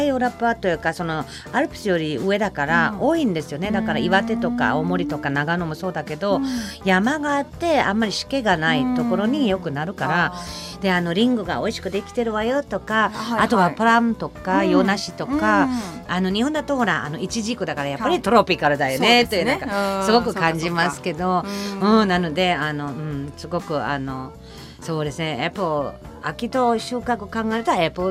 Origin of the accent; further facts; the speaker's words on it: Germany; Japanese is a second language; ドイツ、私ドイツ生まれなんですけど、